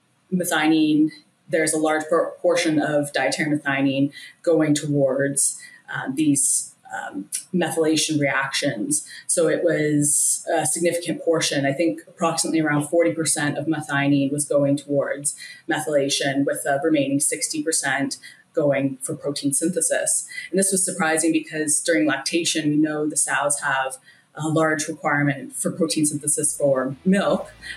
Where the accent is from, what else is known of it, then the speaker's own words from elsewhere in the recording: Ontario, Canada; I haven't strayed too far from home. I'm originally from Ontario, just east of Toronto.